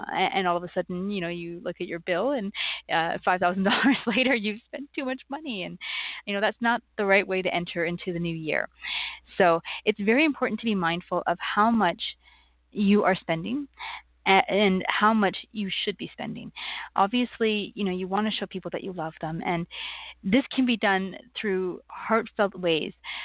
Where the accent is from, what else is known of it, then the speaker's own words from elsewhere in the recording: Canada; I am Canadian, so we had ours last month